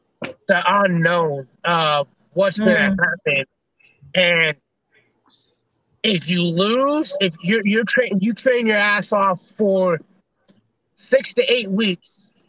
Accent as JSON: {"language": "English", "town": "Waterloo", "region": "Iowa", "country": "United States", "lives_now": "Des Moines, United States", "said": "He's from Marshalltown. I'm from Waterloo, so we're right there next to each other. I live in Des Moines, so we're right next to each other."}